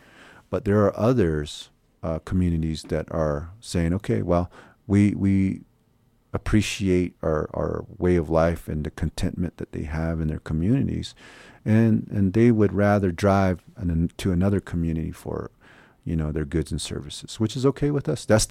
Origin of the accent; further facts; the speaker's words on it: Shonto, Arizona, United States; I come from Shonto, Arizona. We just recently put a new C-Store gas station there.